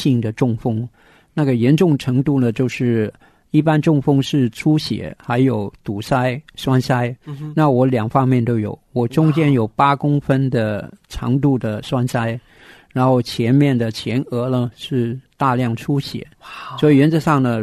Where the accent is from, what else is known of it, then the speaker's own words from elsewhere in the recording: Hong Kong; 因为我是在香港长大的，所以我对香港的医疗各方面的比较有点认识